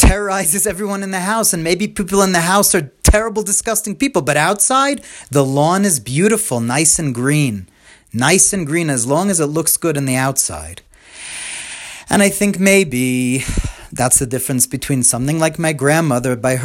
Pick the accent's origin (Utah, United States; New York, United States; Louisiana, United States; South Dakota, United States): New York, United States; But, you know, I grew up in the Five Towns in Long Island, and lots of lawn, lots of beautiful grass.